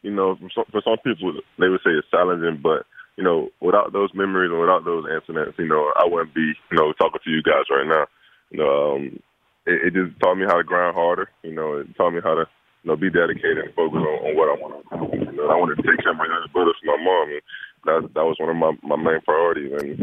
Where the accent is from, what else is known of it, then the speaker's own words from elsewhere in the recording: Miami, Florida, United States; also born or lived in Gainesville; You know, I'm originally from Miami. You know, spent the first half of my life there with all of my family. Then my mom, my little brother, and I, we moved to Gainesville.